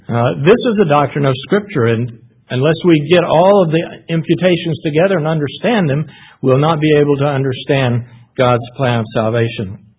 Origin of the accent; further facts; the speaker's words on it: United States; born there; Because he did that, I was born in America.